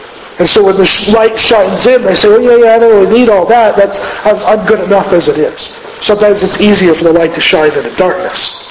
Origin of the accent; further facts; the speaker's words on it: Alabama, United States; A word growing up, where I grew up in Alabama, is redneck, right?